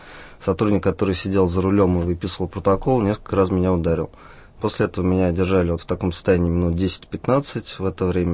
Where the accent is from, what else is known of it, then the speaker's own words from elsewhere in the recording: Russia; особо акцентировали все на том, что я из России.